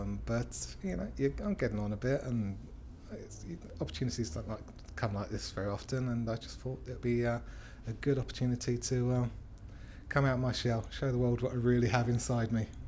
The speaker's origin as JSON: {"language": "English", "town": "Slough", "region": "South East England", "country": "United Kingdom", "said": "I'm 47 and I come from Slough in Berkshire."}